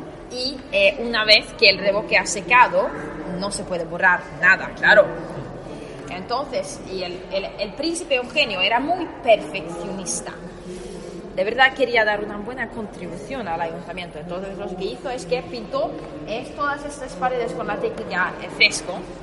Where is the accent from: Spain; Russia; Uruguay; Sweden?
Sweden; Yo soy sueca, pero mi abuela es de Estonia, pero yo sueca.